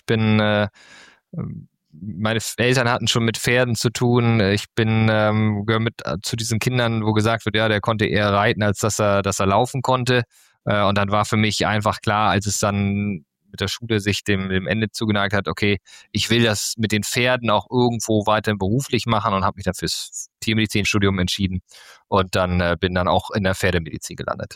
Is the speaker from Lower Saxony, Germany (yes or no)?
yes; Verden an der Aller, Lower Saxony, Germany; als ich noch kleiner Schüler war, war mal in meiner Heimatstadt in Verden an der Aller